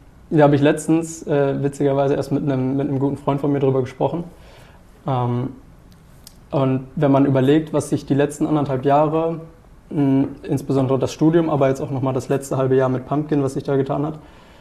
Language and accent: German; North Rhine-Westphalia, Germany; weil ich mich bewusst quasi gegen meine alte Heimat entschieden hatte. Da hatte ich auch eine Zusage für Wirtschaftspsychologie, quasi in der Nähe von Paderborn.